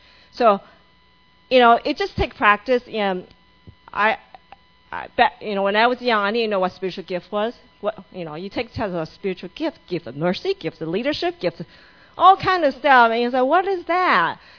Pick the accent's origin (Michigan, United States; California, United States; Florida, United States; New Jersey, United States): California, United States; Livermore; I grew up in Livermore. It's very different from kids grew up in Cupertino and Palo Alto.